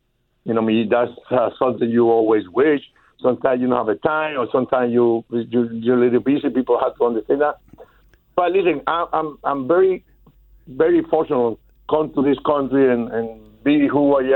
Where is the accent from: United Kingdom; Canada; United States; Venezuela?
Venezuela; Look, I come from Venezuela, bro